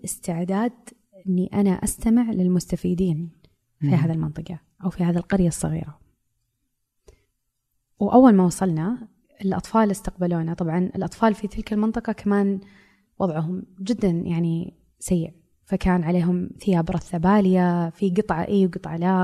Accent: Saudi Arabia; في كثير أشياء موضة عندنا بالسعودية

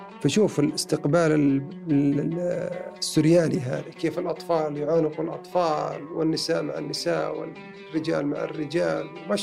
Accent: Saudi Arabia

